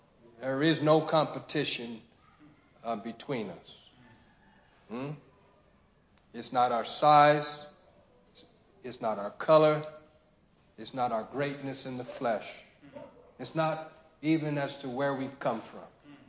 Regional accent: United States; I'm from America, but that's not as to what's important.

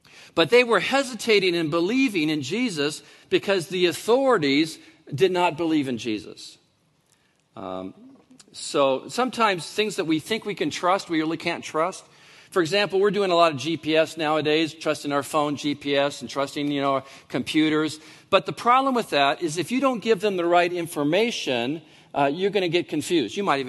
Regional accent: California, United States; now in Oregon, United States; Yeah, I'm from California. Sorry. I'll learn.

